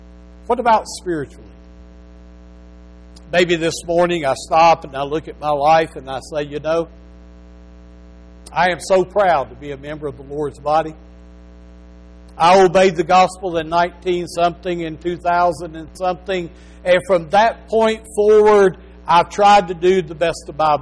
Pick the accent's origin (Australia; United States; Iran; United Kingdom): United States; Huntsville, Alabama; I grew up in North Alabama, graduated from high school in 1978 in Huntsville, Alabama.